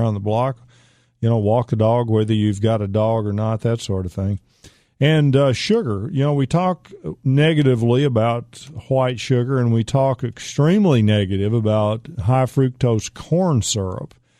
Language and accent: English; Pittsburg, Texas, United States; I grew up in East Texas, in Pittsburgh, Texas. My grandfather grew sweet potatoes for a living.